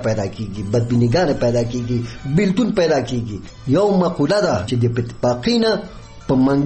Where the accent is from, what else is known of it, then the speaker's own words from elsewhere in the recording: Nangarhar, Afghanistan; زه د ننګرهار ولایت اوسیدونکی یم.